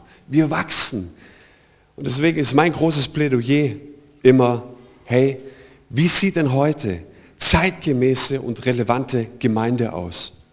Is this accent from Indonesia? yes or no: no; Heidenheim, Baden-Württemberg, Germany; Ich komme aus Heidenheim